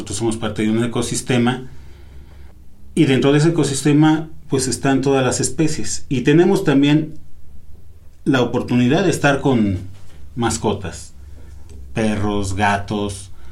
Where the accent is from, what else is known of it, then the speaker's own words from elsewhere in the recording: Mexico; porque así somos los mexicanos, por patear un perro ya se siente muy fregón